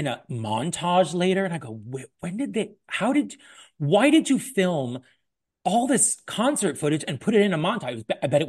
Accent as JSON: {"language": "English", "region": "California", "country": "United States", "tie": "born or raised there", "said": "I grew up in Southern California."}